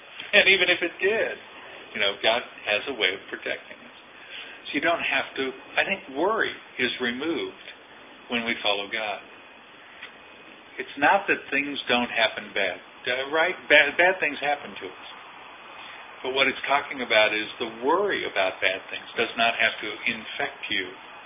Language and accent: English; Australia; I'm an Aussie. Dinky die Aussie.